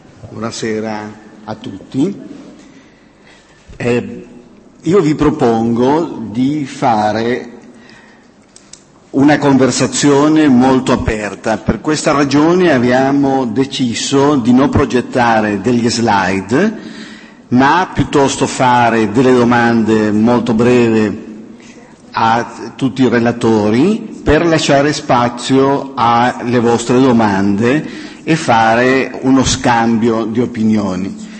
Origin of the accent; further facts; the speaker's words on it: Chile; Italian is a second language; now in Europe; io in realtà non sono spagnolo, anche se i miei due cognomi sono spagnoli, io sono cileno, ma è da tanti anni che sono in Europa